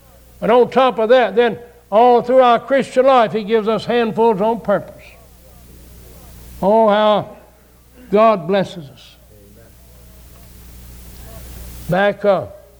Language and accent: English; the South, United States; But I said, I grew up in the South.